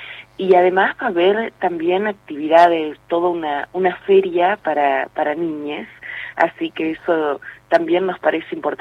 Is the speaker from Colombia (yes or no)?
no; Buenos Aires Province, Argentina; es importante que los bonaerenses sepamos que somos bonaerenses y que todo eso nos constituye